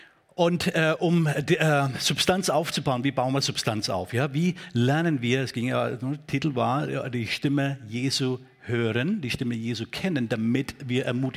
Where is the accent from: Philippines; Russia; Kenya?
Kenya; So ein Ausdruck auch bei uns in Kenia.